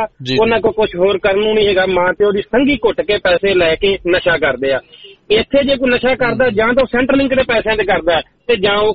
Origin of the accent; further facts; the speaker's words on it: Punjab, India; Makhu area ਜੀ, ਮਖੂ ਦੇ ਕੋਲ ਮੇਰਾ ਪਿੰਡ ਆ